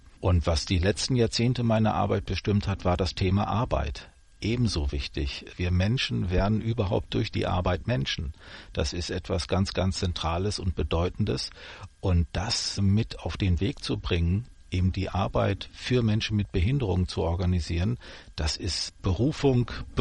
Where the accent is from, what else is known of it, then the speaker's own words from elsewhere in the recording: Dortmund, North Rhine-Westphalia, Germany; Ich stamme aus Dortmund